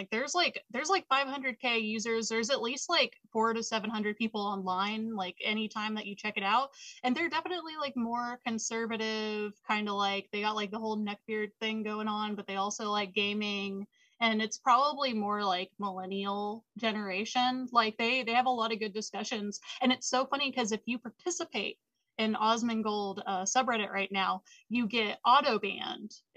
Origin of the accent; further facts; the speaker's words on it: Texas, United States; But I was raised in Texas, so I am used to the whole like, you know, red state rhetoric.